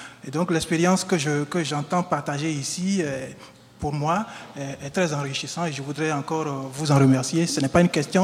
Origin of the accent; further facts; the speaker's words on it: Benin; au moins chez nous au Bénin, nous les artistes constitués en association